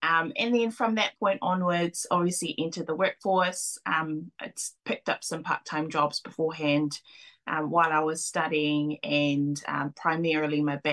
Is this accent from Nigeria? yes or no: no; Auckland, New Zealand; also born or lived in Cook Islands; I was born in the Cook Islands and then moved to New Zealand with both my parents, and we settled out here in West Auckland, which is my home. I still live in West Auckland. I still live in Rānui to this day